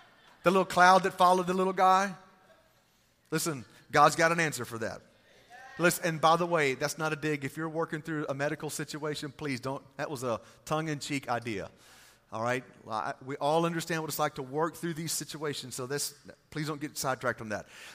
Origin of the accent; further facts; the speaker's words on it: Texas, United States; That's kind of Texas Greek. For those of you that are wondering, I grew up in Texas and I can't really say it like a Greek person could.